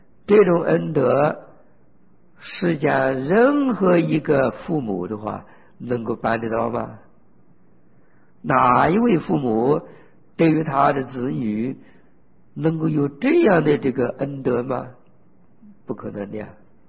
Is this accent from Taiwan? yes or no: no; China; 不错，我们身为中国人很幸运